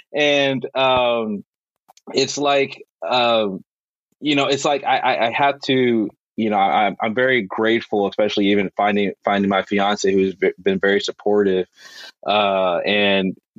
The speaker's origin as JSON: {"language": "English", "region": "Texas", "country": "United States", "said": "No, I want to be in Texas because I'm a Texan."}